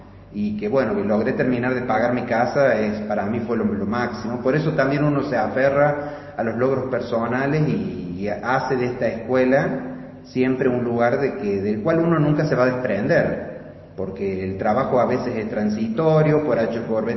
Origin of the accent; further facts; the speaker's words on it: Río Cuarto, Córdoba, Argentina; Yo vivo en Río Cuarto, soy de Río Cuarto, viajo a trabajar acá dos veces a la semana.